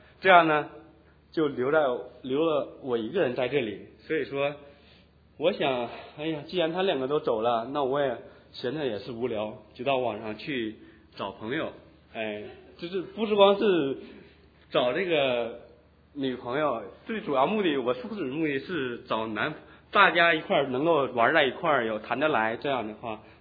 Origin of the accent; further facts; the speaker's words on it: China; 对我们从中国来的这些学生